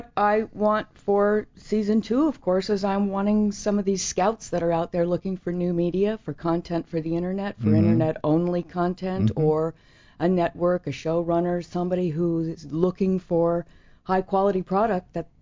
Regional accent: Denver, Colorado, United States; also born or lived in Santa Fe; I'm from Denver and Santa Fe.

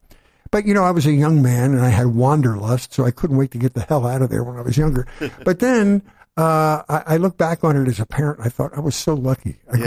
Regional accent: Wayne, Pennsylvania, United States; West of Philly in a little town called Wayne, which was a spectacular place to grow up.

